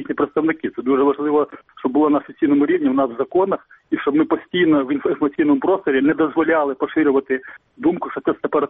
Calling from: Kyiv, Ukraine

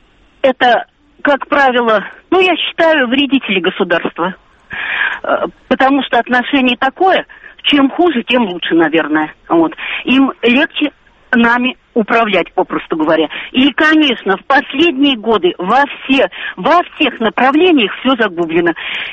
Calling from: Izhevsk, Udmurtia, Russia; Я вот из Ижевска, и вот судя по нашему региону, по городу

